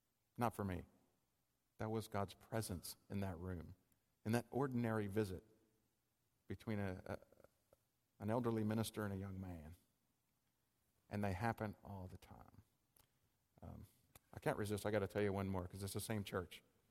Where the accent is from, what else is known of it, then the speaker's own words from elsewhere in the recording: Georgia, United States; because I'm from the East Coast. I'm from Georgia.